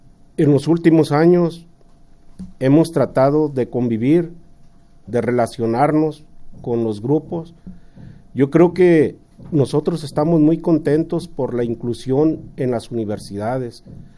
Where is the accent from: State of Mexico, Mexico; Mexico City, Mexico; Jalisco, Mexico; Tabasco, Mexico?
Jalisco, Mexico; en mi pueblo solamente existen dos escuelas interculturales